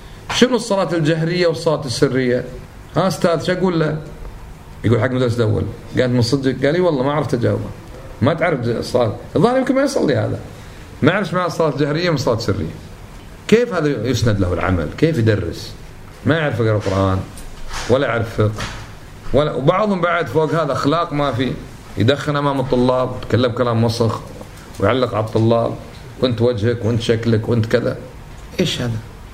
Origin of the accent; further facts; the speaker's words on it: Kuwait; شيء اسمه تضبيط عندنا بالكويت